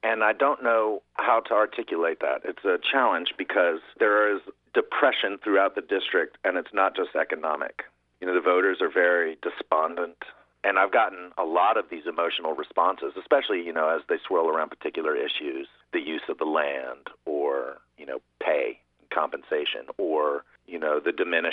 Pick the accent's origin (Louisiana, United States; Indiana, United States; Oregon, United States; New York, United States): Louisiana, United States; New Orleans; Well, I've lived and worked all over the United States. I grew up in New Orleans, although my father is from Alexandria, and that was my first home.